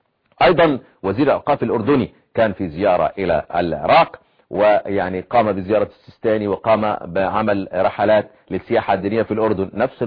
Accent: Egypt; عندنا في مصر فقه زي ما في السودان

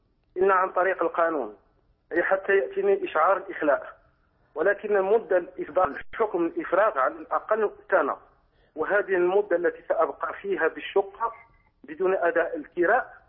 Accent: Morocco; now in Italy; لا أصلي من المغرب وأقطن بإيطاليا.

